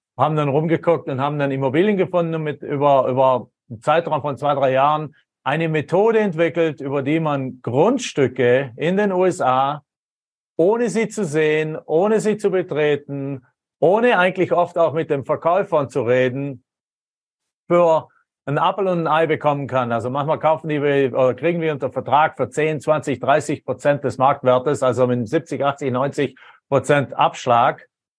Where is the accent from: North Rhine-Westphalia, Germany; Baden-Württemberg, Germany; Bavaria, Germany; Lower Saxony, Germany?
Baden-Württemberg, Germany; moved away as an adult; Bin also Deutscher, Deutschland geboren, aufgewachsen am Bodensee, im schönen Bodensee in der Konstanzer Ecke.